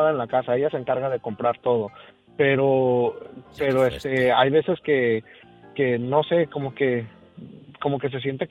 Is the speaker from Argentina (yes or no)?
no; Jalisco, Mexico; acuérdese que yo soy de Jalisco y los de Jalisco mandan en silla de ruedas